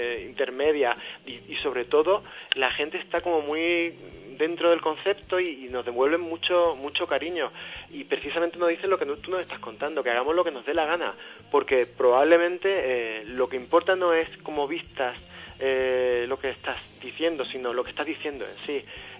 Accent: Málaga, Andalusia, Spain; Yo soy malagueño, como todos mis compañeros de banda, pero yo he estado mucho tiempo viviendo fuera, trabajando fuera, hasta hace un mes que me he podido venir para casa finalmente.

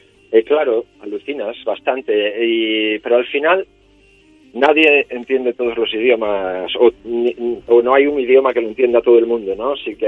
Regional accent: Galicia, Spain; first language Galician; Spanish is a second language; Yo pues canto en gallego pues porque es mi lengua natal

